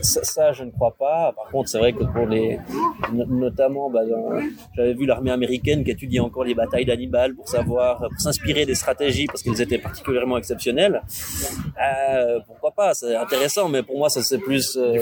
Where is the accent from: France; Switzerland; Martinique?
Switzerland; born there; Je suis suisse parce que j'y suis né, mais j'ai pas d'attachement spécifique. J'ai un attachement parce que je suis né en Suisse.